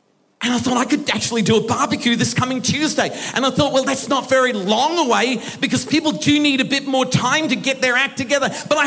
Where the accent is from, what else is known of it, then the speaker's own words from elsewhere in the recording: Birkenhead, North West England, United Kingdom; now in Australia; I'm not really an Aussie. I'm really an Aussie in disguise. I'm really a man from Birkenhead.